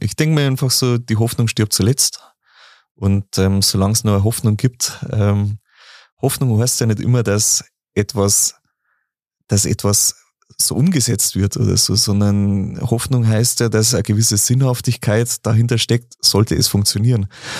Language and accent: German; Bavaria, Germany; bei uns in Bayern